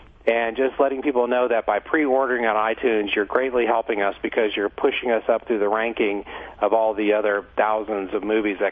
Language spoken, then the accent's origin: English; Austin, Texas, United States; a brand new company called TUG out of Austin, Texas, my hometown